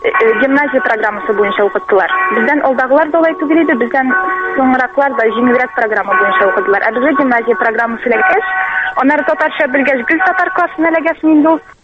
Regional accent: Shemordan, Tatarstan, Russia; Мин Сабара районы Шәмәрдән бистәсеннән.

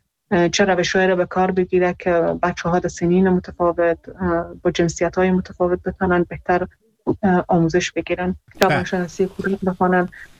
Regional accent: Iran; خودم در ایران بزرگ شدم و اونجا درس خوندم

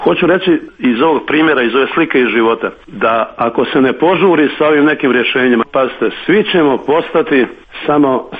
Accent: Banja Luka, Republika Srpska, Bosnia & Herzegovina; dolazim iz Banja Luke.

